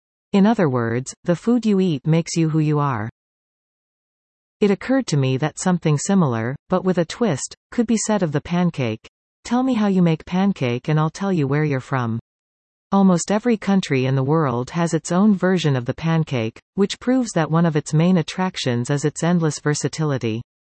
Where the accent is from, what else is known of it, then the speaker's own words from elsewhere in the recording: Germany; In my home country, Germany, pancakes were known as Pfannkuchen.